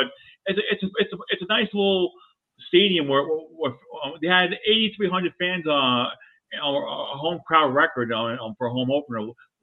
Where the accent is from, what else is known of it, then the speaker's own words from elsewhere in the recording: Brooklyn, New York, United States; Maybe in my hometown of Brooklyn, I can go out there and get the New York Liberty.